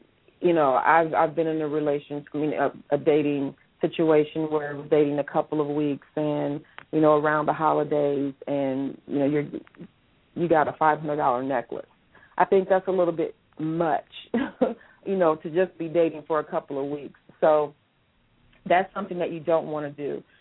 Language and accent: English; Peoria, Illinois, United States; now in Atlanta, United States; I am an artist and DJ manager. I'm also a youth counselor at the Boys and Girls Club. I'm originally from Peoria, Illinois. I reside in Atlanta, Georgia. I've been here for 14 years